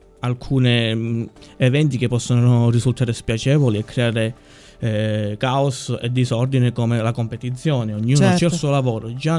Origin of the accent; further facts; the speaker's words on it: Mendicino, Calabria, Italy; born there; presenterò il libro nel mio paese natale, Mendicino